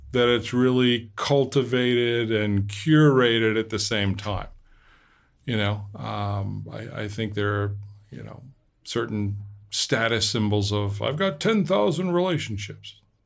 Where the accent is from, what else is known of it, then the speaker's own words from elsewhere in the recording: Canada; And we chatted about family and being Canadian